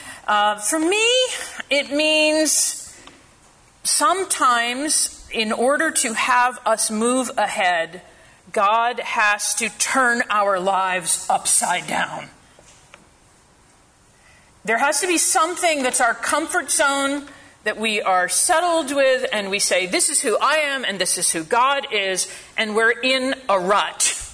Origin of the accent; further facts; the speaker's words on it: New England, United States; I grew up in New England